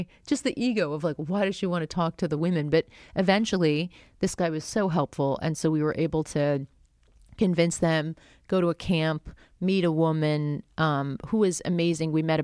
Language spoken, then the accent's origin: English; Florida, United States; I grew up in South Florida